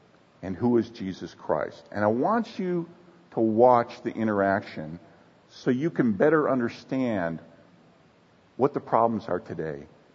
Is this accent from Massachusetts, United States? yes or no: no; Texas, United States; Now, I'm from Texas, the University of Texas.